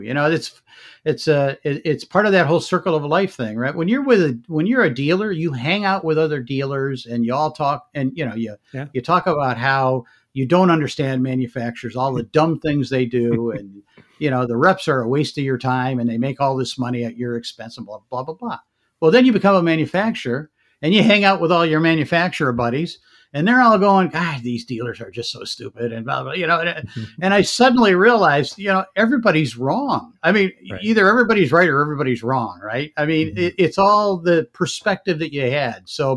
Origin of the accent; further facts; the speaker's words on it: Michigan, United States; I grew up in Michigan.